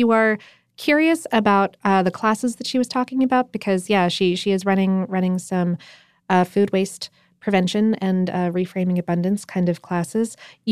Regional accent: Widnes, North West England, United Kingdom; moved away as an adult; now in Scotland; So I was born in Widnes, just outside of Liverpool, and grew up on proper, fresh, and delicious, true fish and chips. 6 years ago, I moved to Scotland

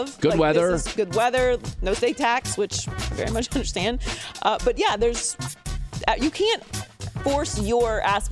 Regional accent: Pittsburgh, Pennsylvania, United States; Back even to my hometown. Like, I'm from Pittsburgh. Not a lot of people leave Pittsburgh.

